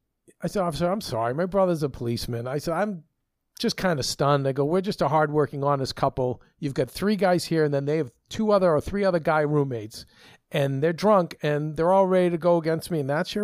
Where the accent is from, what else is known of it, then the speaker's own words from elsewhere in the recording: Winchester, Massachusetts, United States; also born or lived in Medford; My hometown of Winchester, which, you know, we moved to after Medford, it's a pretty like wealthy community.